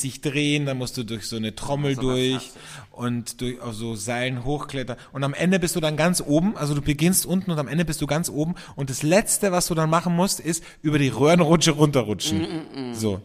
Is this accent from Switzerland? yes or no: no; Austria; bei uns in Österreich